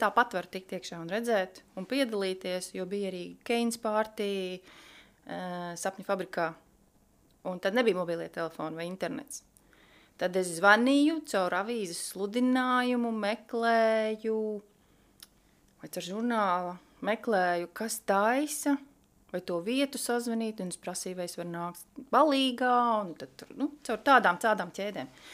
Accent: Jelgava, Zemgale, Latvia; jo es no Jelgavas tātad esmu.

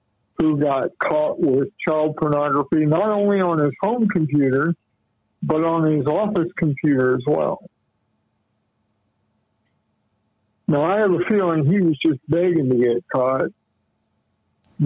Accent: Muncie, Indiana, United States; born there; That's why I'm calling, because I was born in Muncie. I'm quite proud of these people.

